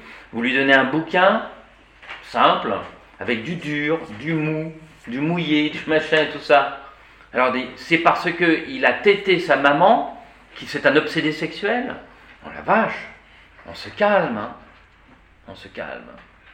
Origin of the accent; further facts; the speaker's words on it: France; En tant que Français de culture européenne, ici, là et maintenant, pas de mariage arrangé.